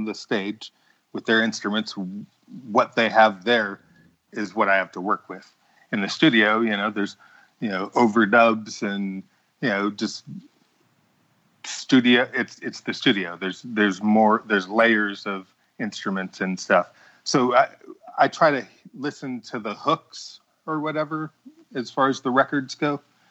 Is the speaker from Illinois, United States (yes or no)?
yes; Illinois, United States; also born or lived in Minnesota; now in Atlanta, United States; Yeah, I live in Atlanta, Georgia. I moved here with my wife in 1994, so I say I'm from here. I grew up in Illinois and was born in Minnesota.